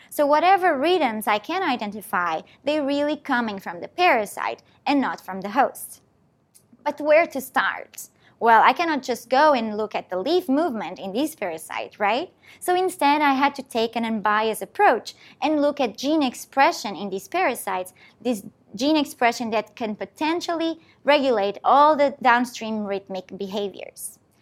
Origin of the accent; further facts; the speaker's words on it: Portugal; now in United States; So I am originally from Portugal, but I live and work here in the US.